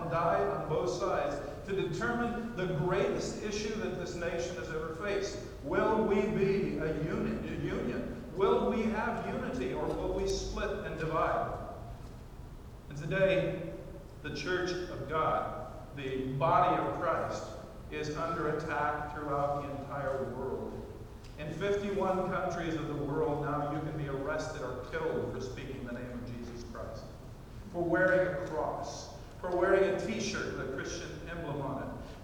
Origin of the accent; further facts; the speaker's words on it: Louisiana, United States; It's funny, I grew up in the South and down in the South. I was born in Louisiana. Grew up down there